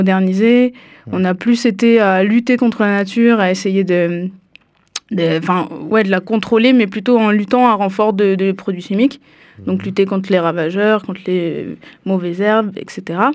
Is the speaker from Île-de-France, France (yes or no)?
yes; Paris, Île-de-France, France; Alors, moi, je suis de Paris, d'origine.